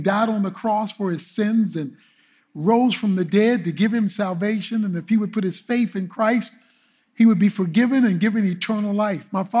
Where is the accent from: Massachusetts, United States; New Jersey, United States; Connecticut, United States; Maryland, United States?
Maryland, United States; Baltimore; I've told you bits and pieces throughout the years about growing up in Baltimore and my father.